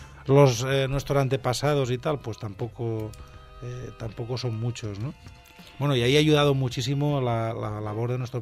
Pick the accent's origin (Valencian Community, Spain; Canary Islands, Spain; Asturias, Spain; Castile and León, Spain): Valencian Community, Spain; Tabernes de Valldigna; en Tabernes de Valdigna, que es mi lugar de residencia, mi ciudad natal